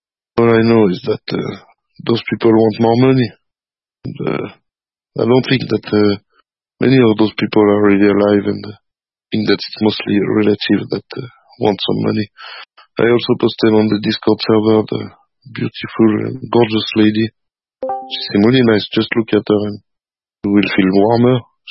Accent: Geneva, Switzerland; from Geneva, Switzerland.

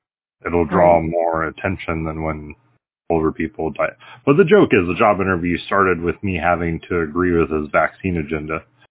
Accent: Florida, United States; I came from Florida

